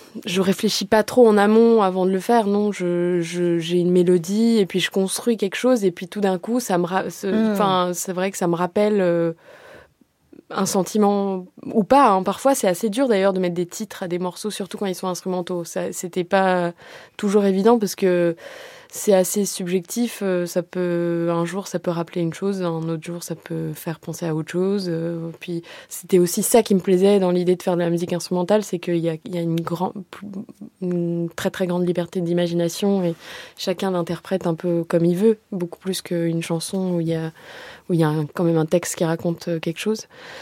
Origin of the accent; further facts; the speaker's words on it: Brazil; ça fait partie de mes souvenirs de mon enfance au Brésil